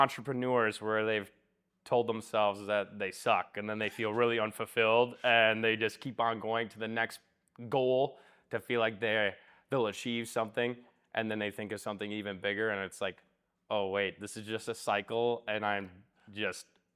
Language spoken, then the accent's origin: English; Roberts, Wisconsin, United States; Fast forward a little bit, I grew up in Roberts. Well, I like moved to Roberts when I was 3. I've stayed here pretty much ever since.